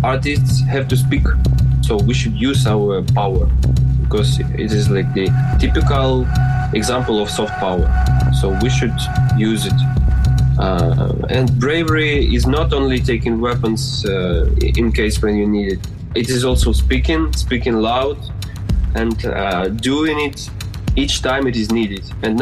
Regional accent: Luhansk, Luhansk Oblast, Ukraine; now in Kyiv, Ukraine; a musician from Kyiv, originally born and raised in Luhansk, which is now occupied by Russians.

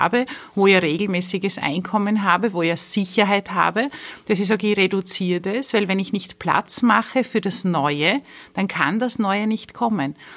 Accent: Styria, Austria; born there; also born or lived in Vienna / Lower Austria; im Jahr 2000, da habe ich noch in Niederösterreich gewohnt. Ich bin zwar gebürtige Steirerin, aber habe einen Ausflug nach Wien und Niederösterreich gemacht.

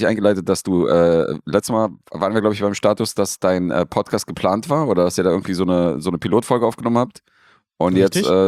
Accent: Serbia; weil ich als Serbe natürlich ein sehr ehrliches Volk vertrete

